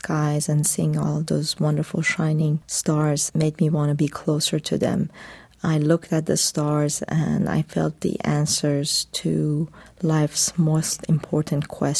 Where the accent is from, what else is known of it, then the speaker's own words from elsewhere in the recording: Iran; English is a second language; I wanted to make sure that I showed that I came from Iran